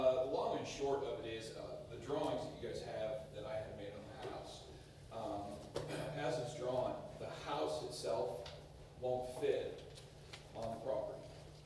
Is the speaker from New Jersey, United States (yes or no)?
no; Pennsylvania, United States; now in Missouri, United States; I am not originally from Missouri. I'm from Pennsylvania.